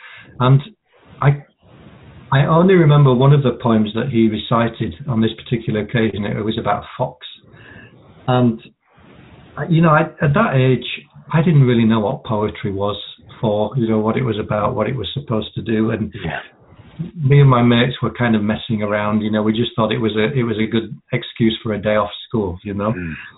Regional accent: Yorkshire and the Humber, United Kingdom; when I was a school kid, and I grew up in Yorkshire.

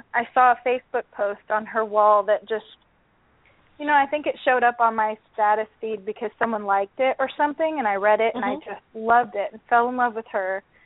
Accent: Florida, United States; so there were a lot of sort of down-home places that I lived in that were off the St. John's River. I grew up in Central Florida.

